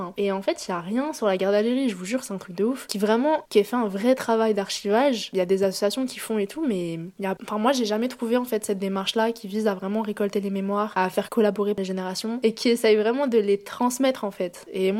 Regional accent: France; Vraiment, enfin, en tant que Français, on a du sang sur les mains

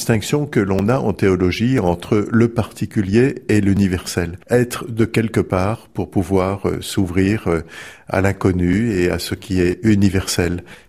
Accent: Lisieux, Normandy, France; also born or lived in Bayeux; Je suis né à Bayeux, j'habitais Lisieux assez vite à la mort de mon père, j'avais 8 ans et demi.

